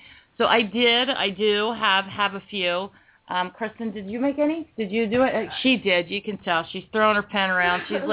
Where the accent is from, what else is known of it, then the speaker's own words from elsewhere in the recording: Ohio, United States; moved away; You know, what's funny is when I moved here from Ohio, I'm going to be dating myself here because I'm going to have to tell the year. But we moved here, and it was 1979, I believe.